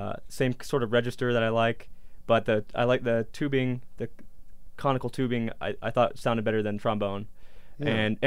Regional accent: Petaluma, California, United States; now in Hudson Valley, United States; I'm from Petaluma, California until 2010, and then I moved to the Hudson Valley, and I've been there since.

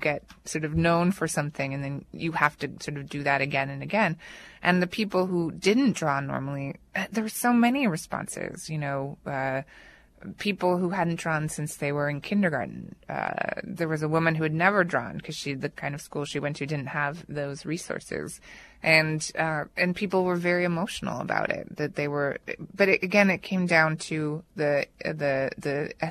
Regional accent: Mexico; I grew up in Mexico, so I'm familiar with this. I can speak Spanish, but I've never been to Guatemala.

